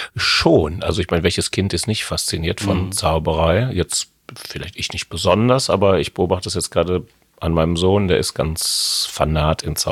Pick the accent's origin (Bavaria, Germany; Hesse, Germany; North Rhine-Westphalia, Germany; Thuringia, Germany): North Rhine-Westphalia, Germany; Hamm; Nein, ich komme aus Hamm in Westfalen. Die einen sagen östliches Ruhrgebiet, die anderen sagen Lippe, die anderen sagen, es ist schon das Ende vom Münsterland unten. Also das ist so ein bisschen dazwischen gesetzt, aber es ist voll Westfalen.